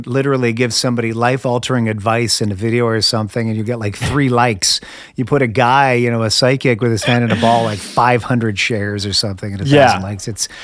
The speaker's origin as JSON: {"language": "English", "country": "Canada", "said": "I'm from Canada originally, yeah. Where we invented hockey, you know?"}